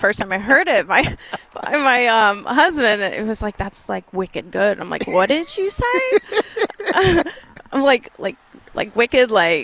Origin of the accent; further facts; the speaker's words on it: Florida, United States; now in Lebanon, United States; So I was born and raised in Florida.